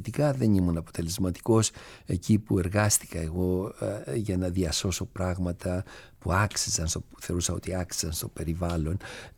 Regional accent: Ithaca, Ionian Islands, Greece; Στην Ιθάκη βέβαια είναι ο τόπος μου

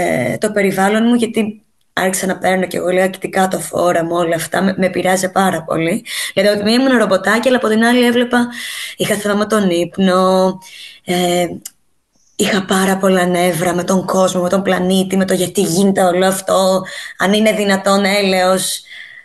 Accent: Mytilene, North Aegean, Greece; Μεγάλωσα στη Μυτιλίνη.

